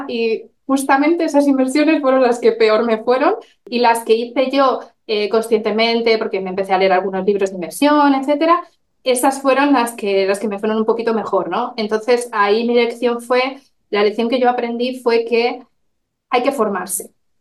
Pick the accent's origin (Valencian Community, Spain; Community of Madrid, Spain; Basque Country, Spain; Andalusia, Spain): Community of Madrid, Spain; Madrid; soy de Madrid y, bueno, me dedico a las finanzas.